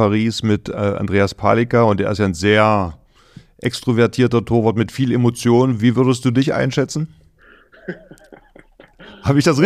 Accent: Magdeburg, Saxony-Anhalt, Germany; born there; Ich meine, ich bin ja gebürtiger Magdeburger.

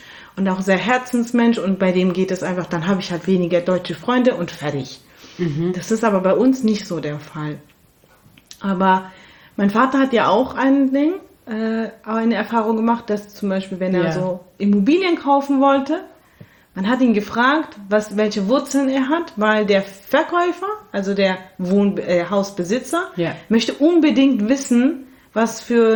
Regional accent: Turkey; wir sind aus irgendeiner kurdischen Stadt und sagen, wir sind aus der Türkei, sondern wir sind wirklich aus der Türkei.

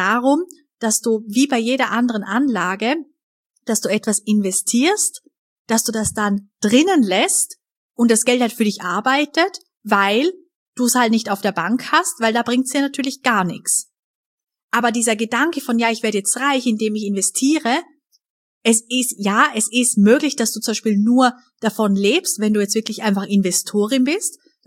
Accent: Vorarlberg, Austria; bei uns in Österreich, in Vorarlberg, am Bodensee, sagt man im Dialekt Schaffer, Schaffer, Hüslebauer.

